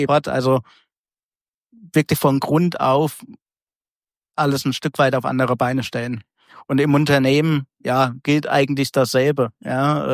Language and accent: German; Schmalkalden, Thuringia, Germany; ich bin selbst in Thüringen aufgewachsen, in Schmalkalden